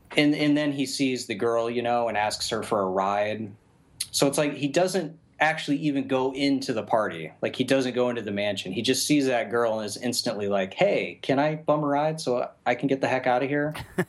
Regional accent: United States; I mean, I'm an American. We don't. I don't.

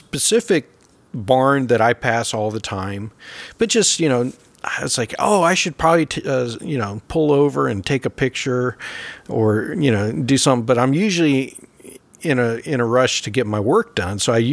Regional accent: San Jose, California, United States; now in South Carolina, United States; And it was held in San Jose, California, which is my hometown, even though I live in South Carolina now.

